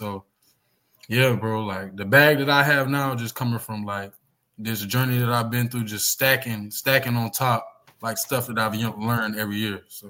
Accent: South Carolina, United States; I'm from South Carolina, bro. Like, it's not a lot of people out here training for the love of the game

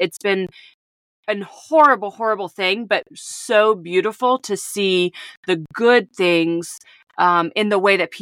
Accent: Asheville, North Carolina, United States; I grew up in and around the Asheville, North Carolina area. Brevard, North Carolina is where my heart lives. Cedar Mountain, North Carolina.

